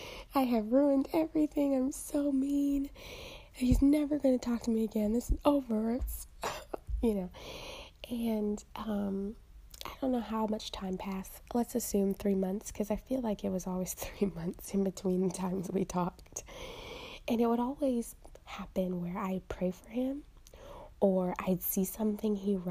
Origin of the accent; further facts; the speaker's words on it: Chicago, Illinois, United States; I am from Chicago